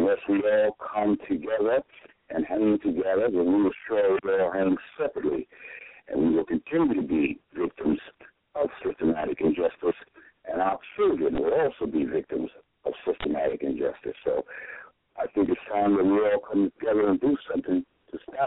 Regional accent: Queens, New York, United States; I'm from Queens, New York.

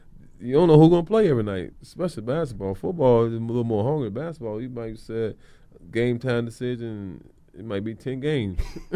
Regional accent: the South, United States; Probably my grandfather back in the day, so, just growing up in the South and the body of work, what he's doing, steel mill, work in the field.

